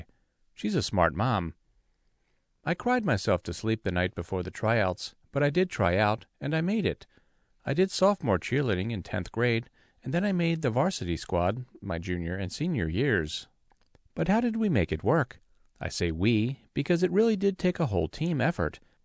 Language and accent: English; Salt Lake City, Utah, United States; I grew up in Salt Lake City and have been blind since birth.